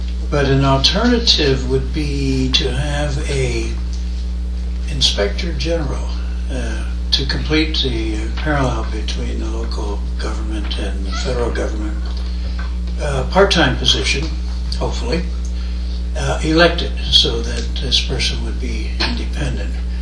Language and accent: English; Bethlehem, Pennsylvania, United States; also born or lived in Washington, D.C.; As most of you know, I grew up in Bethlehem, lived for almost 40 years in Washington, D.C., and came back about this now 16 years ago.